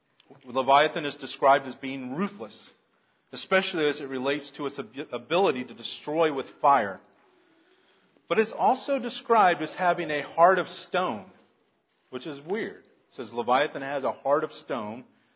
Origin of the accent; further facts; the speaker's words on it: Florida, United States; I mean, I grew up in Florida. I saw alligators all the time.